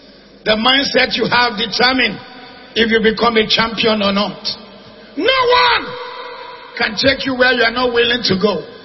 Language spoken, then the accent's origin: English; Zaria, Kaduna State, Nigeria; also born or lived in Kano; And I was a young boy, we grew up in Zaria, Kaduna, Kano. In Kaduna, we lived in a village, Badiko village, where is a town now.